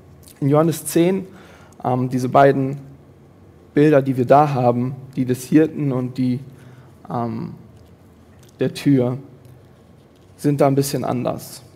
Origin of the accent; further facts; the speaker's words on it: Germany; also born or lived in Ruhr area; Ich bin zwar im Pott geboren und habe in Bonn studiert, aber aufgewachsen bin ich so richtig ländlich.